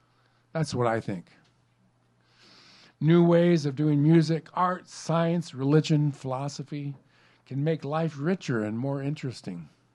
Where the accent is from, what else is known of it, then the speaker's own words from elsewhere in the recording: Long Beach, California, United States; I grew up in North Long Beach, Lakewood, in a mostly white community.